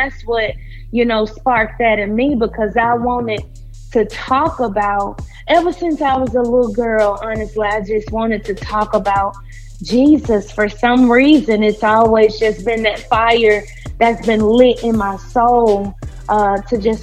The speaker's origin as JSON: {"language": "English", "town": "Memphis", "region": "Tennessee", "country": "United States", "tie": "born or raised there", "said": "born and raised in Memphis, Tennessee. I'm a country girl. I'm the youngest of seven."}